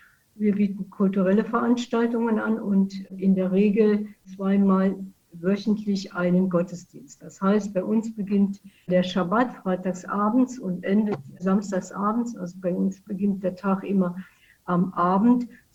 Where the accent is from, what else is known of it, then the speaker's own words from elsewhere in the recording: Saarlouis, Saarland, Germany; Ich komme aus Saarlouis, bin Saarländerin, in Saarlouis Mädchen, wie man manchmal so zu sagen kriegt